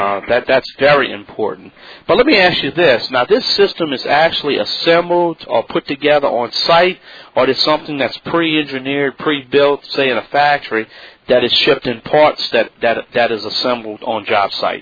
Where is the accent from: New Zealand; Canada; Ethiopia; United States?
United States; the South; But I'm from the South.